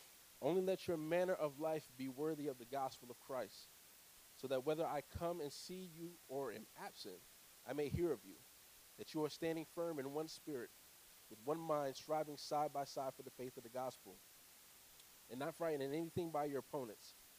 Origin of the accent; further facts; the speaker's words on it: New Jersey, United States; Right, so I'm from a tough spot. I'm from New Jersey.